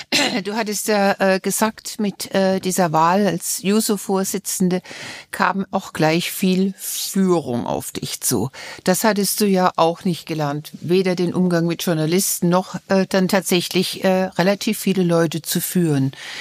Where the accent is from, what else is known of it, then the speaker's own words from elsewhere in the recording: Mannheim, Baden-Württemberg, Germany; ich komme aus Mannheim